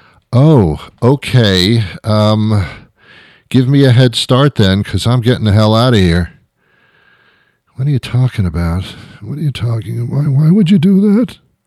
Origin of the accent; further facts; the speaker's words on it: New Jersey, United States; also born or lived in New York; now in Boston, United States; I live in the Boston area, but it's not where I'm from. No, no, no, no, no, no, no. I am from the New York, New Jersey, greater metropolitan area. It's a mouthful, but that's where I'm from. I'm a New York boy. Grew up in New Jersey to a certain extent.